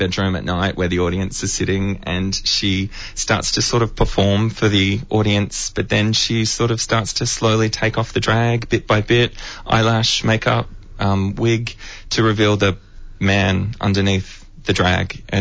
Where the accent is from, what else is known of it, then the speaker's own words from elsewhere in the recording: Adelaide, South Australia, Australia; We did it in the Adelaide Fringe early last year because I'm from Adelaide, so I've got a bunch of friends and family